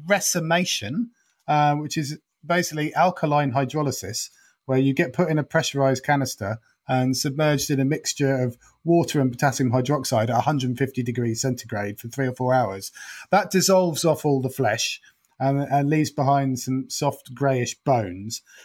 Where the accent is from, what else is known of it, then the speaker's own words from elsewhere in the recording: East of England, United Kingdom; now in London, United Kingdom; I'm from Norfolk and live in London.